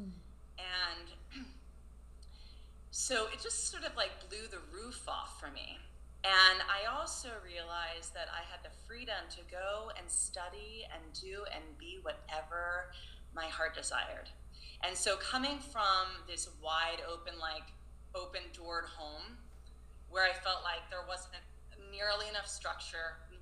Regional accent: Virginia, United States; I grew up down in like rural Virginia, and everyone had tons of cousins. And we were called Yankees. We were living down South, Yankees.

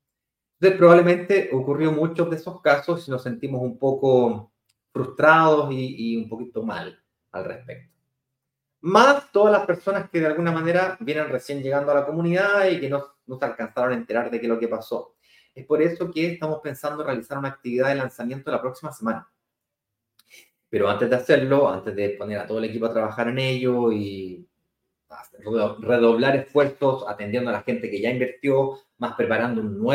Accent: Chile; now in Brazil; yo vivo en Brasil, pero invierto en Chile. Soy chileno, obviamente, nacido y vivido en Chile, y yo vivo acá porque soy casado con una hermosísima y maravillosa mujer brasilera.

